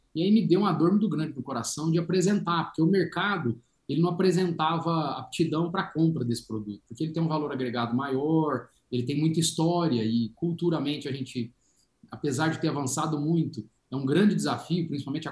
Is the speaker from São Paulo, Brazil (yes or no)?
yes; Altinópolis, São Paulo, Brazil; eu sou de Altinópolis, que é uma cidade do interior de São Paulo.